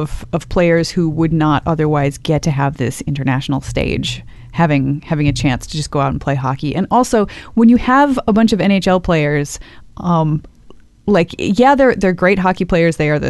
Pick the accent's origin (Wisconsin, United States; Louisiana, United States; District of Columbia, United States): Wisconsin, United States; now in Canada; like I said, where I grew up in Wisconsin, hockey was just not a concern.